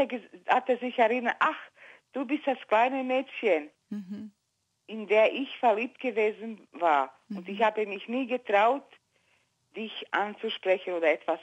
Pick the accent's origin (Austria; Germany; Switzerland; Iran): Austria; Klar, ich bin ja in Österreich aufgewachsen eigentlich.